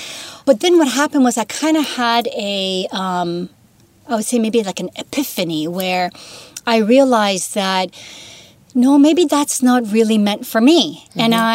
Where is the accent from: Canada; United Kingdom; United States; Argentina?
United States; Chicago, Illinois; born there; I was born in Chicago in 72. I'm 47.